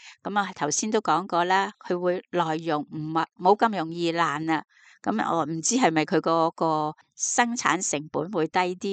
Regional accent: Hong Kong; 系啊，我哋香港用发泡胶噶嘛

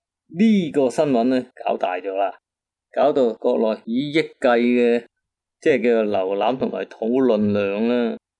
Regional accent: Hong Kong; 我哋香港人一行过罗湖关呢，

